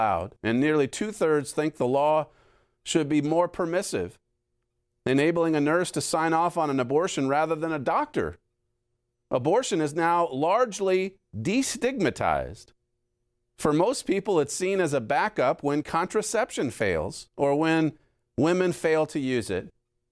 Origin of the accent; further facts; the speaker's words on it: Liverpool, North West England, United Kingdom; Yeah, I'm from Liverpool, right?